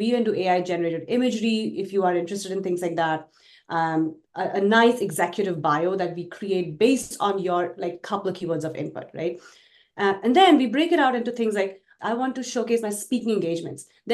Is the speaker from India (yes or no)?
yes; India; now in United States; I grew up in India and I came from a very middle-class family.